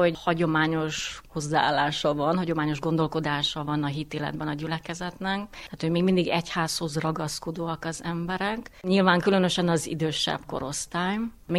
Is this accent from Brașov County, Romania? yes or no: no; Târgu Mureș, Mureș County, Romania; Származásilag pont Marosvásárhelyi vagyok